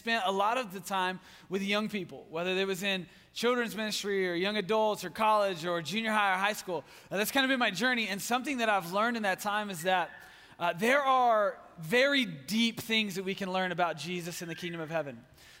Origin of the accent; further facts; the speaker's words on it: Hobbs, New Mexico, United States; My wife is from Roswell. I'm from Hobbs, New Mexico.